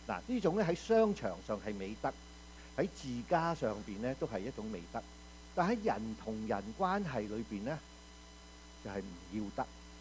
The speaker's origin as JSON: {"language": "Chinese", "country": "China", "said": "我们中国人很懂打算盘的，我们精打细算的"}